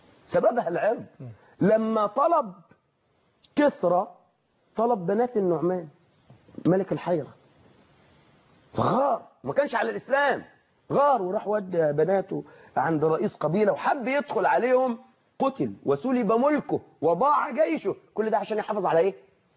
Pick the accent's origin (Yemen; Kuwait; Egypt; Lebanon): Egypt; في فترة من الفترات عندنا في مصر كانت قريبة